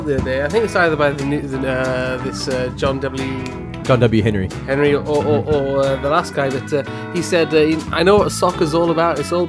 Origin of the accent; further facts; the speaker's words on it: Wales, United Kingdom; held in Wales, my home country.